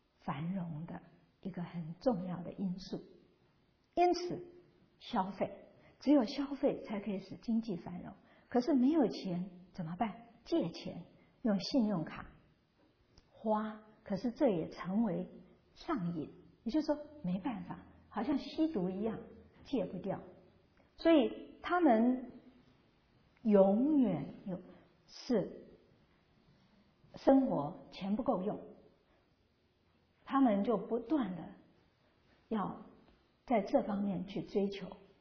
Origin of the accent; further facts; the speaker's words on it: China; 也许这个在我们中国人当中这个问题比较不存在，我们中国人会存钱